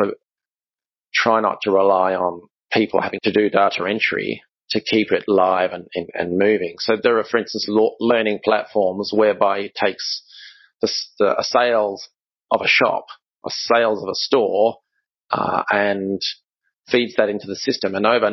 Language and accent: English; Australia; So I'm an Aussie, right?